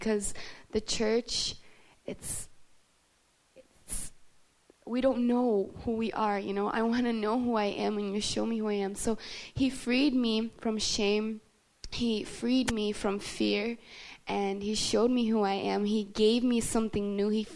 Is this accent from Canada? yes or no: no; New York, United States; I'm from New York.